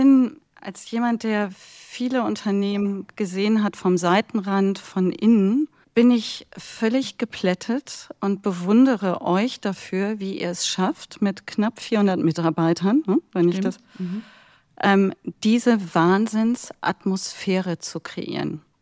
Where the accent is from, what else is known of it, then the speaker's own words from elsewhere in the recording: Berlin, Germany; ich komme aus Berlin